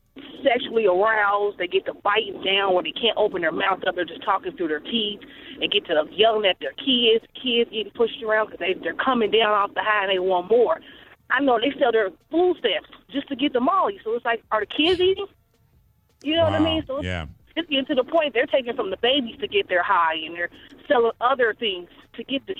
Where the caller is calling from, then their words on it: Cincinnati, Ohio, United States; I'm actually calling from Cincinnati.